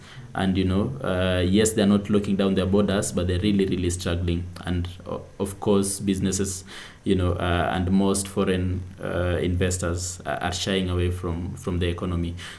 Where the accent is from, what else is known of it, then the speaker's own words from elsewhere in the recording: Kenya; I'm optimistic still as a Kenyan